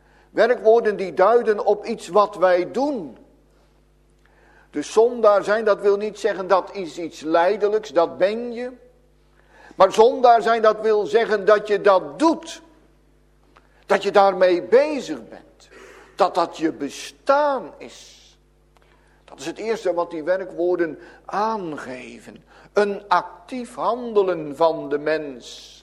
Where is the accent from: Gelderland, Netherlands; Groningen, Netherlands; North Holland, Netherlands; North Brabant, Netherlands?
North Brabant, Netherlands; Werkendam; Zo herinner ik mij nog als kind in onze geboorteplaats Werkendam